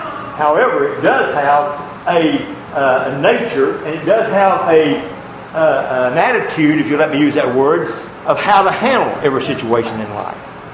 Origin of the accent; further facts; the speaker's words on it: Tennessee, United States; I'm from Tennessee, East Tennessee.